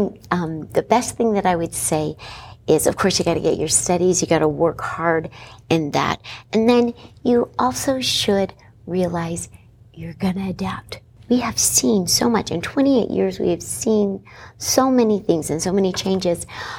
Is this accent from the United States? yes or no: yes; San Antonio, Texas, United States; But I told you, I grew up in San Antonio, Texas. My dad was in the military